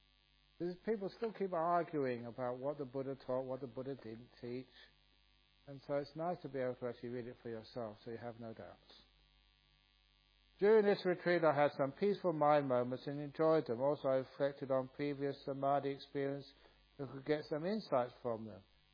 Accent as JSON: {"language": "English", "country": "Australia", "said": "He said, oh, where are you from? I said, I'm from Australia. Oh, you're from Australia, said this monk."}